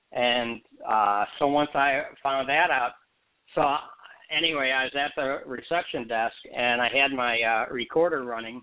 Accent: Chicago, Illinois, United States; But as I said, I'm from Chicago. The only thing we know about drilling is you go to the dentist.

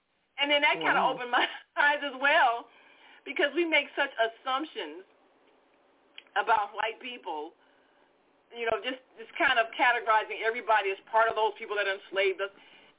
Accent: United States; born there; And I said, well, I was born in America.

